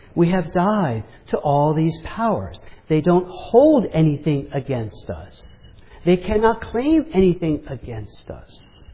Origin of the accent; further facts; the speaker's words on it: New York City, New York, United States; See, growing up in New York City, I became a baseball fan of the, as many of you know, the New York Mets.